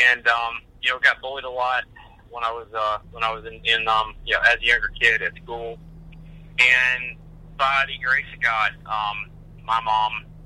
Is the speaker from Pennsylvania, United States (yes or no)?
no; Georgia, United States; I grew up in Monroe County, Georgia. That's a rural community. That's all there was.